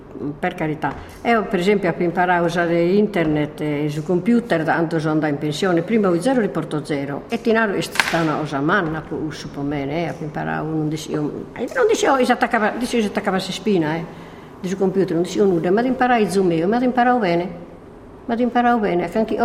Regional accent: Gavoi, Sardinia, Italy; Io sono di Gavoi e che sono in Macumere 64 anni.

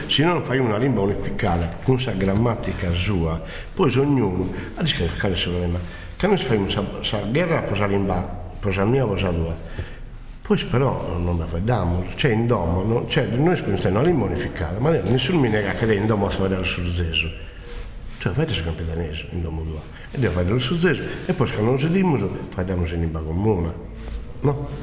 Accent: Sardinia, Italy; Alghero non è una città catalana, se no come stava Romano, Pisano, Genovese, siamo sardo.

